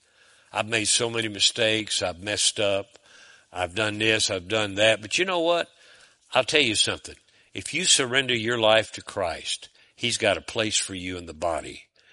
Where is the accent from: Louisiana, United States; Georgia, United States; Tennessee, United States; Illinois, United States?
Louisiana, United States; Shreveport; I grew up in Shreveport, Louisiana. Now, y'all know where that is.